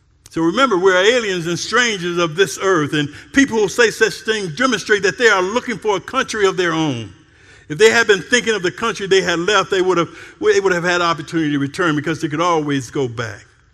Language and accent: English; United States; And as an American, I can tell you I love America.